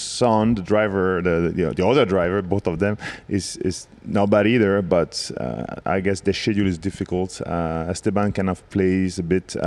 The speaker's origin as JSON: {"language": "English", "region": "Corsica", "country": "France", "tie": "born or raised there", "said": "Yeah, big influence. The Tour de Corse was obviously the big event of the year for everyone, and especially for myself."}